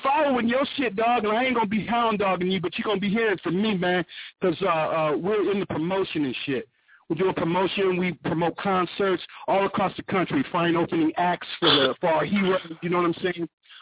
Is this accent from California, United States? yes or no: no; Chicago, Illinois, United States; Yeah. I'm from Chicago, man.